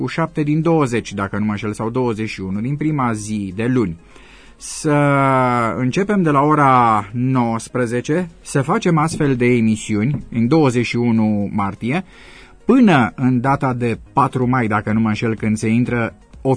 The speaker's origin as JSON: {"language": "Romanian", "town": "Făget", "region": "Timiș County", "country": "Romania", "said": "și eu sunt din Făget"}